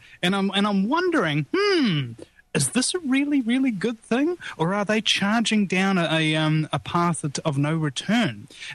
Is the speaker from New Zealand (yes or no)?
yes; New Zealand; Being a New Zealander, I mean, this might be an ironic thing to say